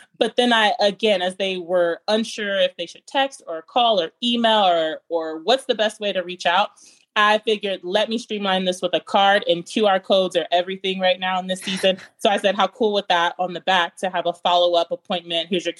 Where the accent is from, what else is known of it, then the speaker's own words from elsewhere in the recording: Las Vegas, Nevada, United States; Yes, it's great because Vegas is my hometown, but I've been gone for over a decade. So I'm like a new person back in my hometown.